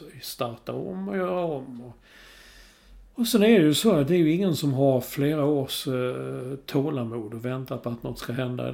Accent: Sweden; han är ju svensk och vi är svenskar

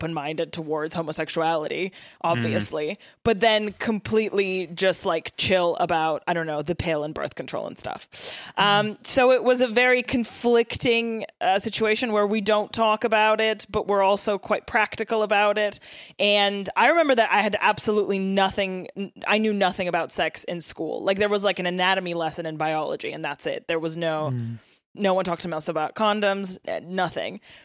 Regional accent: Russia; So I was born and raised in Russia.

